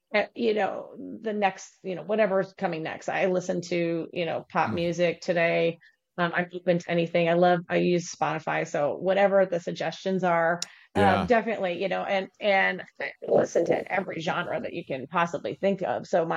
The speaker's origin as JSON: {"language": "English", "region": "Midwest", "country": "United States", "tie": "born or raised there", "said": "I remember roller skating in our basement. I grew up in the Midwest"}